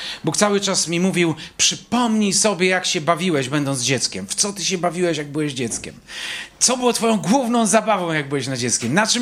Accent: Elbląg, Warmian-Masurian Voivodeship, Poland; Ja jestem z Elbląga, to jest w ogóle te spotkania, bo jest 200 metrów od mojego domu, w którym jestem.

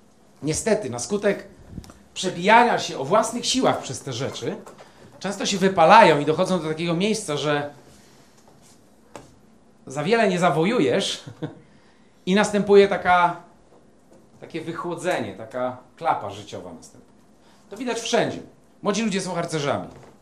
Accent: Elbląg, Warmian-Masurian Voivodeship, Poland; u nas jak w Elblągu, czyli tam, gdzie się wychowałem, w moim rodzinnym domu, prawda?

